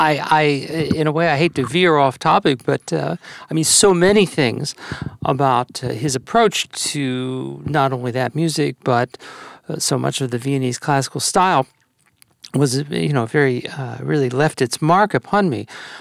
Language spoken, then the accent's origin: English; Baltimore, Maryland, United States; also born or lived in Bronx, United States; being an American, you know, growing up in the suburbs of Baltimore and living in places like the Bronx